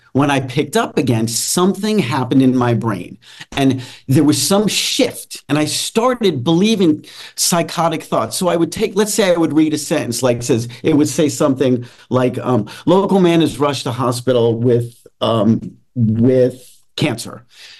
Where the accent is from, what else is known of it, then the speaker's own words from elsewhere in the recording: Atlanta, Georgia, United States; And I'm from Atlanta. I live in Atlanta, Georgia